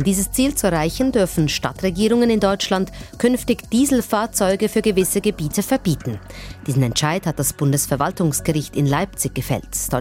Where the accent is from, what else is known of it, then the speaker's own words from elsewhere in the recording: Switzerland; Sie erwähnten die blaue Plakette, die kennt man bei uns in der Schweiz nicht.